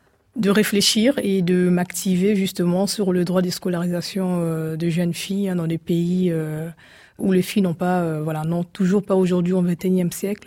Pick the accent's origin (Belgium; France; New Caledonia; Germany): Germany; J'ai grandi en Allemagne. Mmh. Et voilà, je suis arrivée très jeune.